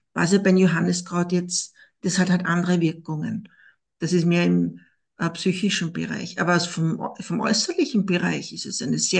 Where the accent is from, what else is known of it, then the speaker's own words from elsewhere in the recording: Wirthofen an der Deyer, Lower Austria, Austria; Ich komme aus Österreich, aus dem Waldviertel, genau genommen aus Wirthofen an der Deyer. Bin dort auch aufgewachsen. Wir haben noch sehr viel Natur zum Glück dort, wo ich herkomme.